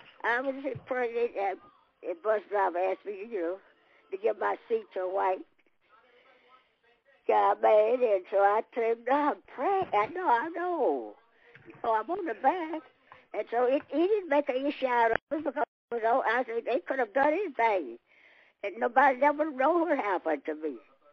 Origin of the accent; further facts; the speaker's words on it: Decatur, Alabama, United States; I grew up right here in Decatur. Been here all my life. I was born right up on the hill here in Morgan County.